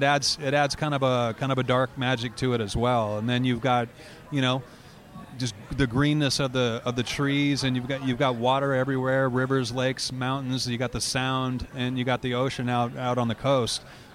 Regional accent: Tacoma, Washington, United States; I was born and raised about 30 miles south of there. I was born in Tacoma, Washington.

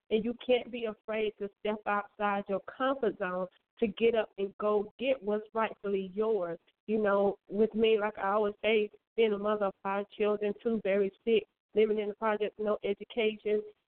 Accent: South Carolina, United States; And here I am coming from South Carolina, just starting to get my feet wet

